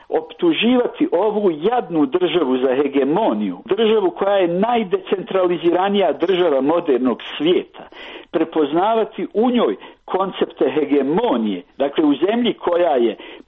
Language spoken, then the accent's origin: Bosnian; Bosnia & Herzegovina; ja sam rodom iz tog dijela Bosne i Hercegovine, moja kuća je tamo